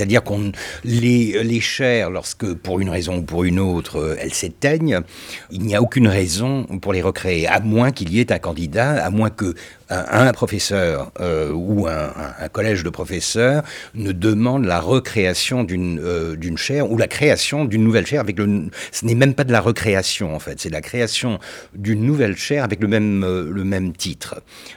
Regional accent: Turkey; Ce qui a changé, c'est que je suis turc, et que ça, c'est assez nouveau dans la tradition de la maison.

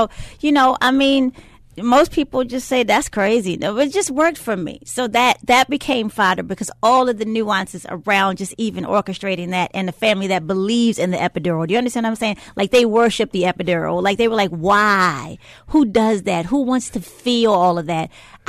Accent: Baltimore, Maryland, United States; And I said, what's the chances of me being able to record in my hometown? He goes, well, if you want to. I said, yeah, I totally want to. And so that's what we did back in October. We recorded it live right here in Baltimore.

